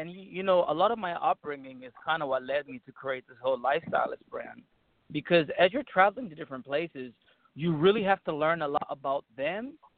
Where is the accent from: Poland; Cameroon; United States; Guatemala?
Cameroon; also born or lived in Bermuda; I was born in Bermuda, but at the age of one, we moved to Cameroon, Africa. My parents are missionaries. My dad's a minister, and we all moved over there for about 7 years.